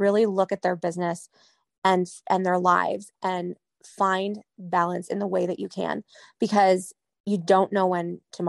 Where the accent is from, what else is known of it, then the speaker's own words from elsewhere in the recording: New England, United States; I used to always wear black. I was very like, I'm from New England.